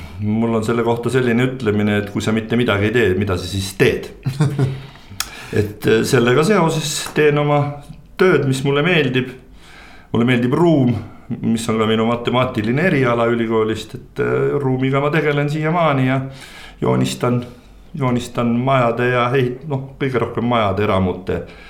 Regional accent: Põltsamaa, Jõgeva County, Estonia; Mulgima mees, sest Põltsamaa oli kunagi ka selles samas maakonnas, kus Viljandi on, ja ma olen Põltsamaalt pärit, ja see Põltsamaa on ilus linn.

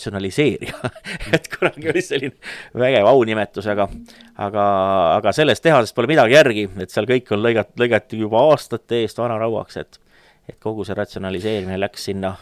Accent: Kunda, Lääne-Viru County, Estonia; born there; mina sündisin Kunda linnas, seal Eesti põhjaviiril, Kunda linnas mere ääres, 25. jaanuari päeval

